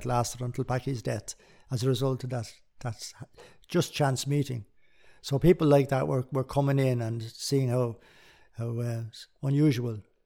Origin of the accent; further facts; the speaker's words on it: Dublin, Leinster, Ireland; Because I came from Dublin